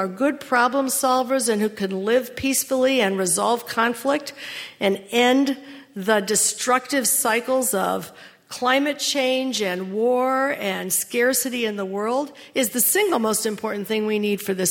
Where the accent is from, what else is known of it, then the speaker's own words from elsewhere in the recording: New York, United States; now in California, United States; I came here from New York State about 17 years ago. And you may know that New Yorkers have a reputation for being a little in your face.